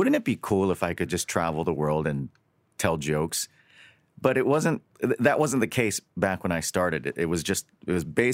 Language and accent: English; Hawaii, United States; moved away; I was born and raised in Hawaii. I lived my whole life there. And then I moved to California about 10 years ago to do comedy full time.